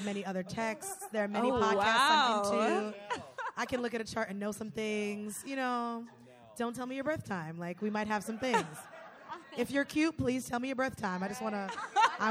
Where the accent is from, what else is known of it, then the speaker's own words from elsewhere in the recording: New York City, New York, United States; I'm from New York City, born and raised